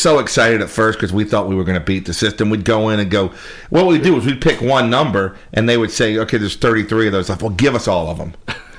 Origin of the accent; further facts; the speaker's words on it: Savannah, Georgia, United States; I'm from Savannah, which was right on the state line